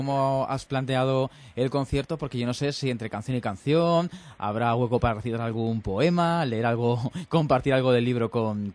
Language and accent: Spanish; Madrid, Community of Madrid, Spain; yo soy de Aluche.